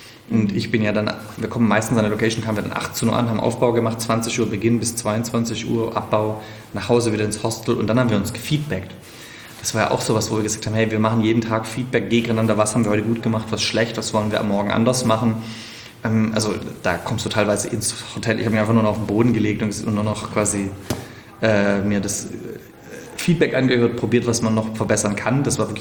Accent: Stuttgart, Baden-Württemberg, Germany; nach Stuttgart in meine Heimatstadt

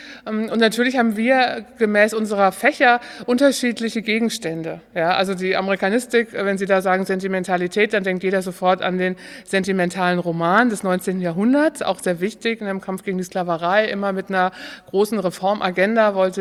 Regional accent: Koblenz, Rhineland-Palatinate, Germany; ich bin zur Schule gegangen im Rheinland, ich komme aus Koblenz.

